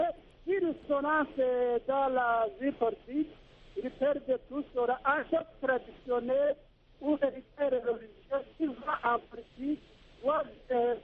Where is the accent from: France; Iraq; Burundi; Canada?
Burundi; chez nous au Burundi, les chefs traditionnels sont des notables coutumiers investis au niveau de chaque colline traditionnellement